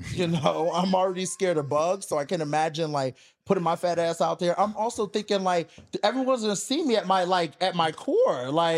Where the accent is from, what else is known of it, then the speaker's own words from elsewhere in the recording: Philadelphia, Pennsylvania, United States; So, you know, I grew up in North Philadelphia. I'm 11.